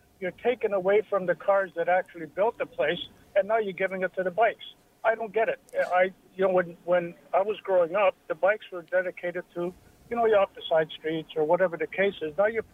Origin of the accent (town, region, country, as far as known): Toronto, Ontario, Canada; born or raised there